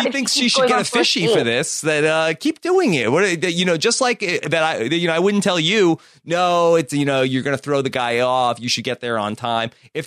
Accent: United States; The only problem is he lives in Canada, whereas I'm an American.

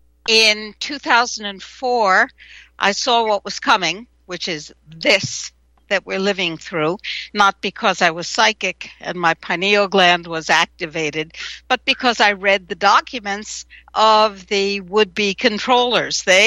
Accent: United States; I live in the United States at the moment. And I'm from the United States.

